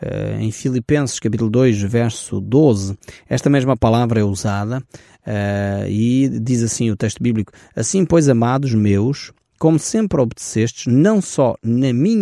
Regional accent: Portugal; até nós como portugueses

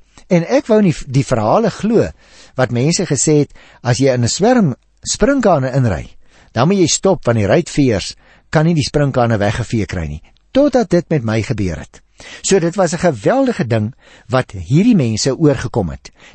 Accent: Western Cape, South Africa; ek in die Boland groot geword het en daar kry mens nie regtig sprinkaanpla nie. Maar toe ek my eerste gemeente gekom het in Kroonstad, daar in Kroonenwil Noord

